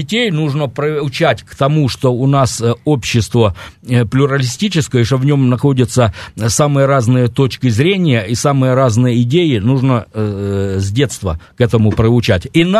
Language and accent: Russian; Donbas, Ukraine; А говор у меня один. Я родом из Донбасса.